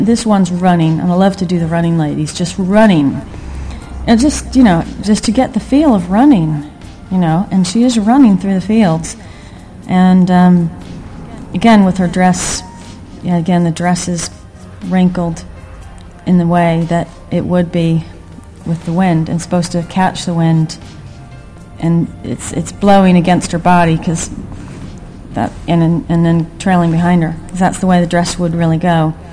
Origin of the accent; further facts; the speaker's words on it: Maryland, United States; where I grew up in Maryland, they were absolutely everywhere.